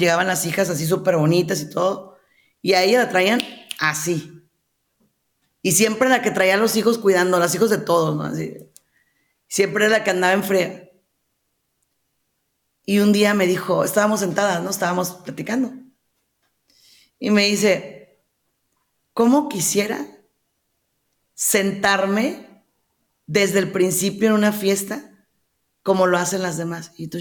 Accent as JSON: {"language": "Spanish", "country": "Mexico", "said": "Como mexicanos, así nos educaron."}